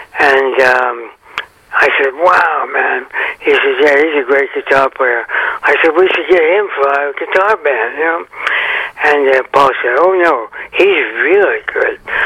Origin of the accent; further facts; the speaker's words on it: San Francisco, California, United States; I grew up around Frisco and the nightclubs, the Jazz Cats and all the great bass players.